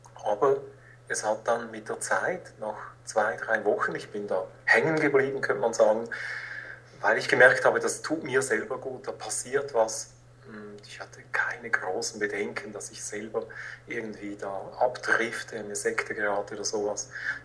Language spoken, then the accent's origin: German; Zurich, Switzerland; Ich habe das vor 25 Jahren begonnen, also 1986 in Zürich, wo ich aufgewachsen bin.